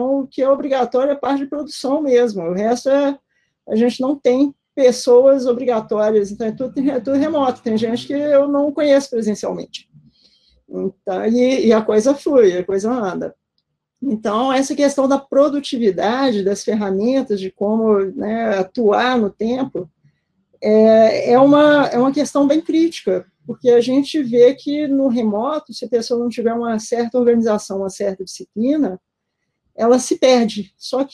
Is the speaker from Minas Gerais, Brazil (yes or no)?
yes; Belo Horizonte, Minas Gerais, Brazil; eu moro em Belo Horizonte, eu sempre morei aqui, eu sou de Belo Horizonte